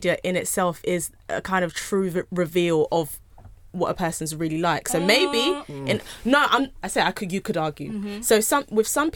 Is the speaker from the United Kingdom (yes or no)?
yes; United Kingdom; it very difficult for them to see me fully as a Nigerian British woman who is independent and has her own thoughts